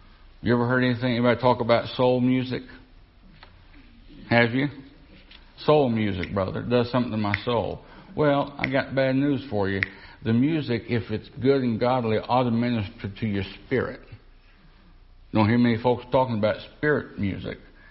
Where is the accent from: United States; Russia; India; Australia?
United States; the South; I'm from the South now. Any other Southerners here?